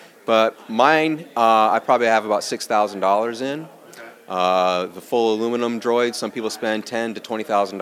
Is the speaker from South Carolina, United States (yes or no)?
yes; Summerville, South Carolina, United States; I'm from Somerville, South Carolina.